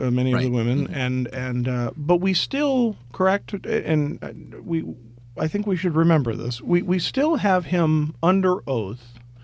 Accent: Norristown, Pennsylvania, United States; This is out of Norristown, Pennsylvania, my hometown

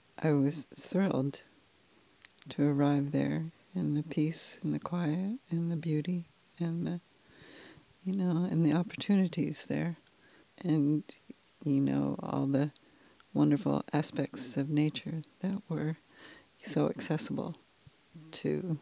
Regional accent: New Jersey, United States; I grew up in New Jersey, Bergen County

